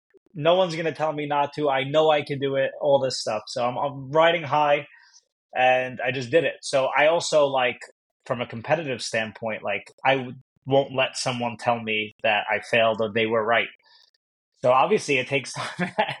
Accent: New York, United States; now in New Jersey, United States; Well, New York. I live in Jersey now. Yeah. But I was born and raised in New York.

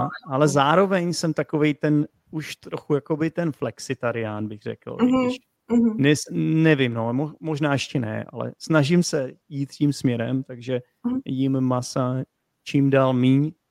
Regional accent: Poděbrady, Central Bohemian Region, Czechia; já jsem z Poděbrad

